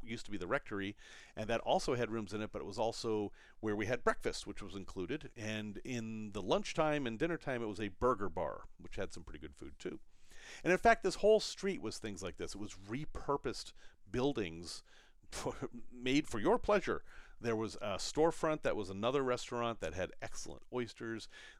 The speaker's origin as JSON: {"language": "English", "town": "Salem", "region": "Massachusetts", "country": "United States", "tie": "born or raised there", "said": "I grew up in Salem, Mass., which was founded in 1626, so, 1637."}